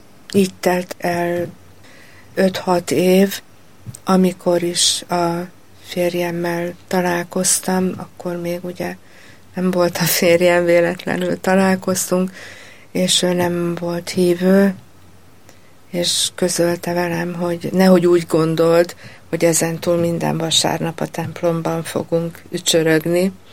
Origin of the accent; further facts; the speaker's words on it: Budapest, Hungary; mi budapestiek vagyunk, és én Pécsen jártam egyetemre.